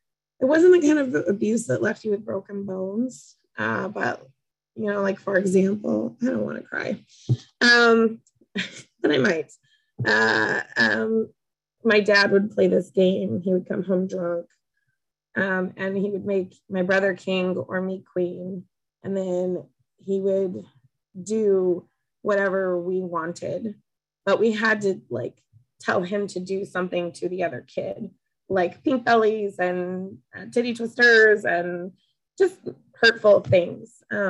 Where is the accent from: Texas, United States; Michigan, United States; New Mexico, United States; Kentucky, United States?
New Mexico, United States; Peralta; born there; I was born in 1982 in Peralta, New Mexico, which is just outside of Albuquerque.